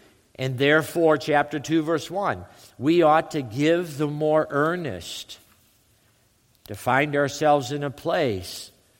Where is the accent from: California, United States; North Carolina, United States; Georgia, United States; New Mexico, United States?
California, United States; because I'm from California and you don't yell at people.